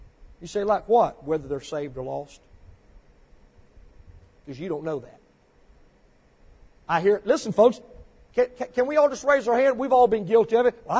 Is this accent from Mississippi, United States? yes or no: yes; Mississippi, United States; born there; moved away; Listen, I was born in Mississippi, but I got out of there as quick as I could.